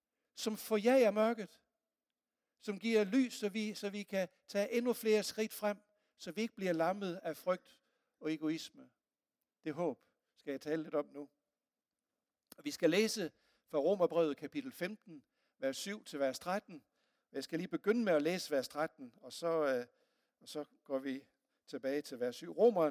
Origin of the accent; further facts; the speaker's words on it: West Jutland, Denmark; sådan som vestjyde, så var jeg sådan noget realistisk